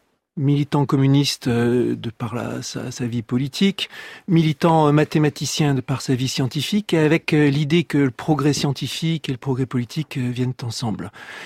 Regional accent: France; en tant que Français, dont la famille a aussi eu une histoire en Algérie, puisqu'elle fait partie de ces nombreuses familles déracinées après la guerre d'Algérie.

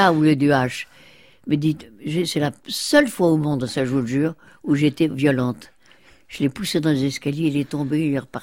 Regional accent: Lyon, Auvergne-Rhône-Alpes, France; Oui, d'accord, mais enfin, à ce moment-là, comme, puis comme toujours, j'ai toujours vécu à Lyon.

